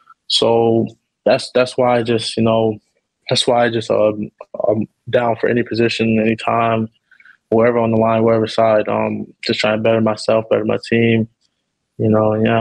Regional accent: Baltimore, Maryland, United States; Yeah, growing up in Baltimore, I tried basketball early on

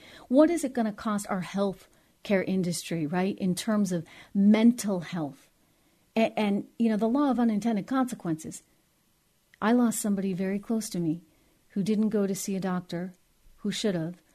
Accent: New Hampshire, United States; I'm born and raised in New Hampshire, even a Miss New Hampshire, believe it or not.

